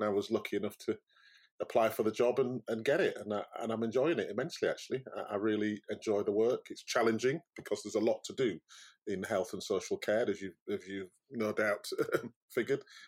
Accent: Yorkshire and the Humber, United Kingdom; I'm very proud of being a Yorkshireman. I love Yorkshire, and I like Yorkshire people, and they are different.

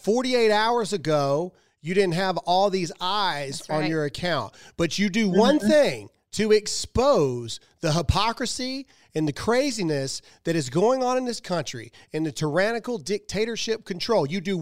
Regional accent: United States; And I, for one, as an American, I apologize to you and your family

